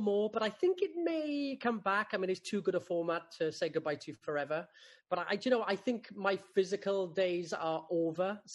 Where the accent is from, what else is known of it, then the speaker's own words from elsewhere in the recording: Wales, United Kingdom; a young lad growing up in the Rhondda Valley